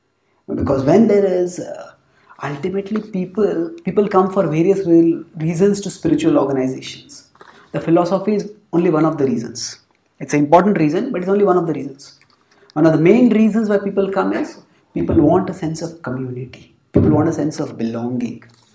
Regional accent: India; born there; Why is India great? Because I was born in India.

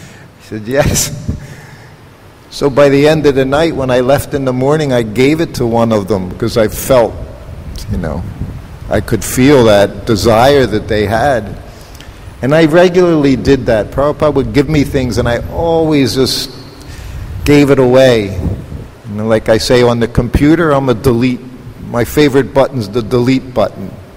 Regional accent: Philadelphia, Pennsylvania, United States; I was from Philadelphia. They were from Brooklyn, New York.

